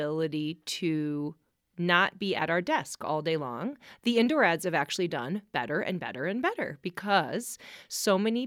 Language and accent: English; Milwaukee, Wisconsin, United States; But when I went to the University of Vermont, I grew up in Milwaukee. I also went to the University of Salzburg.